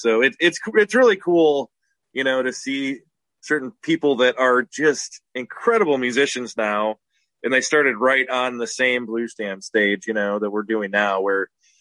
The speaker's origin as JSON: {"language": "English", "town": "Chicago", "region": "Illinois", "country": "United States", "tie": "born or raised there", "said": "I grew up near Chicago, and a friend's dad, who was a drummer, took me to a blues jam"}